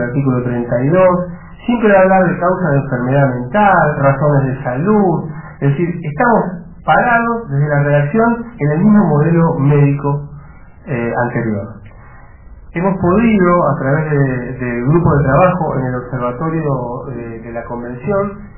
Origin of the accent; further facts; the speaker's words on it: Buenos Aires, Argentina; yo vengo de allá de Buenos Aires